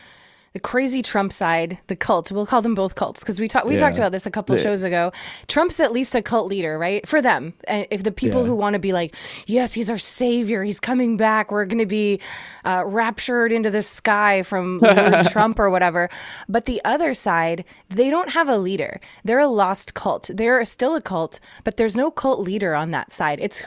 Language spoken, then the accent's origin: English; Boston, Massachusetts, United States; So I'm from Boston. So we were just diehard Patriots fans growing up just because.